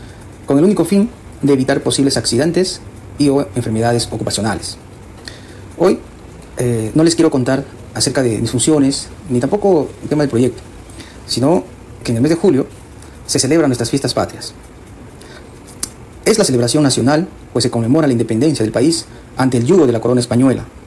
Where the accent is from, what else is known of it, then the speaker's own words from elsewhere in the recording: Peru; born there; Soy peruano de nacimiento